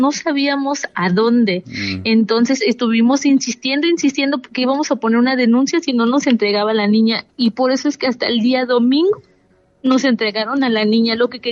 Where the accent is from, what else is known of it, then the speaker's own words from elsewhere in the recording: Poza Rica, Veracruz, Mexico; Nosotros no somos de aquí, somos de Poza Rica, no tenemos familia aquí.